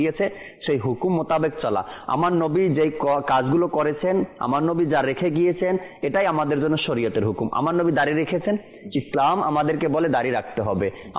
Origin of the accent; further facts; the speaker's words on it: Narayanganj, Dhaka Division, Bangladesh; আমি যেখানে বড় হয়েছি যে শহরে নারায়ণগঞ্জ